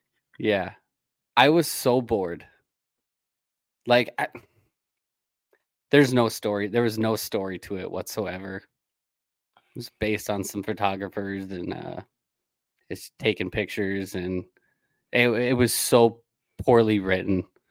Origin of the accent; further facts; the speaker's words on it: United States; I'm not Jewish. I'm not anything. I'm American and I'm pro-Jesus.